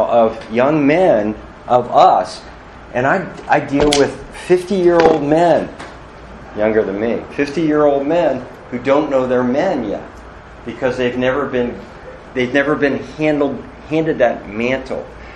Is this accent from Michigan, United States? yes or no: no; Maryland, United States; at least not in where I grew up in Maryland